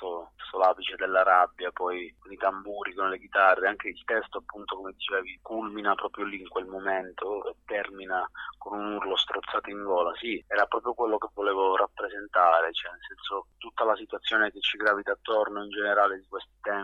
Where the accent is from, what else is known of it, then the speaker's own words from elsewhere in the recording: Calabria, Italy; now in Bologna, Italy; Le mie radici affondano in Calabria e sono calabrese, anche se abito a Bologna da ormai 14 anni, torno sempre a casa